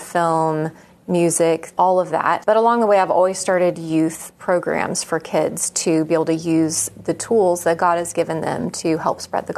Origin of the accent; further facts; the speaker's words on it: Oklahoma, United States; Born and raised in Oklahoma. Go Cowboys.